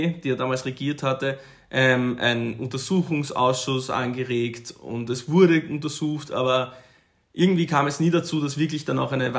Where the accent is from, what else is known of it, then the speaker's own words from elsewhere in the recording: Austria; Also bei uns in Österreich wäre das ja ganz üblich